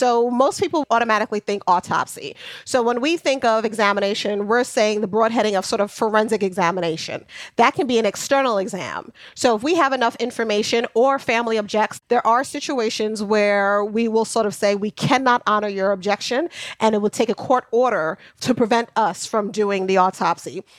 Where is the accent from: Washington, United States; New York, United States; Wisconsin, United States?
New York, United States; Queens; Born and raised.